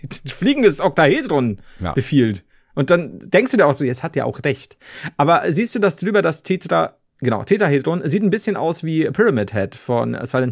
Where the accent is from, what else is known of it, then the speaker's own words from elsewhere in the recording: Bavaria, Germany; Als Bayer fühle ich mich gerade ein bisschen verarscht.